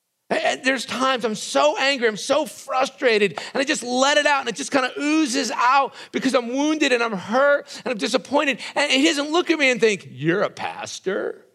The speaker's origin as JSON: {"language": "English", "region": "New Jersey", "country": "United States", "tie": "born or raised there", "said": "I grew up in a Italian family on the East Coast. We kissed everybody."}